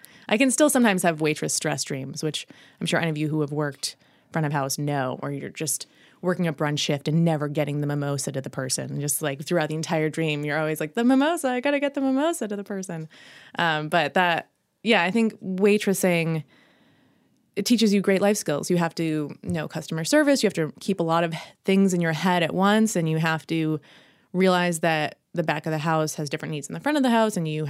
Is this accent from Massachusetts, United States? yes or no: yes; Massachusetts, United States; Massachusetts.